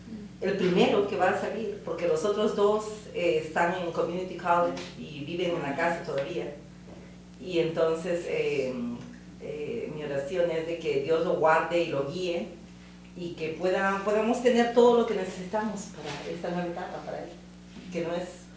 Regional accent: Los Angeles, California, United States; vengo de Los Ángeles

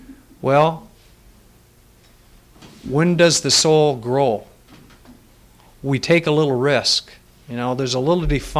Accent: Midwest, United States; You know, I come from the Midwest, and it's really still a neat experience to be out here out west.

